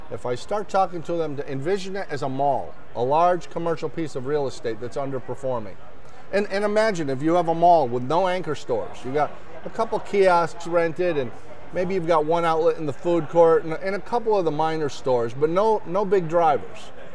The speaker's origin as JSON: {"language": "English", "town": "Winter Haven", "region": "Florida", "country": "United States", "tie": "born or raised there", "said": "Jack Brown Seaplane Base in my hometown, Winter Haven, Florida."}